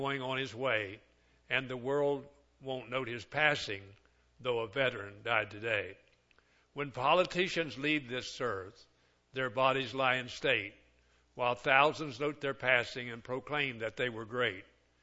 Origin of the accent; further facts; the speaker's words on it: Kentucky, United States; I grew up in Kentucky, and our schools were segregated till 1956 when I graduated.